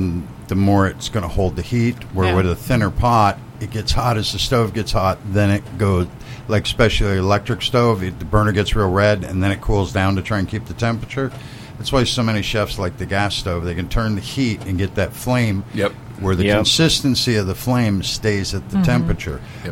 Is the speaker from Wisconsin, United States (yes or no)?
yes; Wisconsin, United States; I am not Spanish. I grew up in Wisconsin.